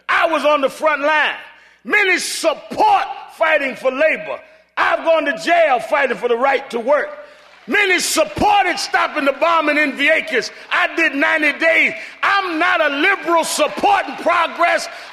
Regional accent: New York, United States; I grew up in New York, but my parents are from the South. I had a grandmother that had a little farm in Alabama.

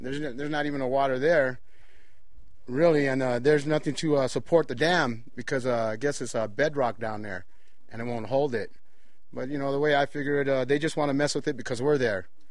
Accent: California, United States; When I first came through there years ago, I'm from California, you know, and I'm spoiled, you know.

